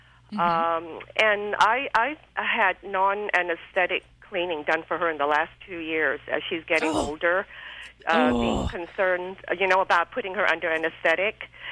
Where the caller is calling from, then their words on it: Torrance, California, United States; Hi. I'm calling from Torrance, California.